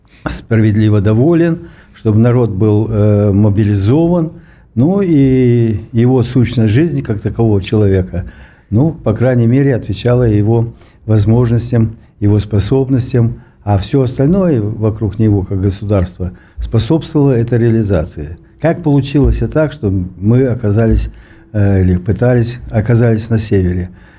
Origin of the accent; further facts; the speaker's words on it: Bishkek, Kyrgyzstan; moved away as an adult; И я житель и уроженец Кыргызстана во Фрунзе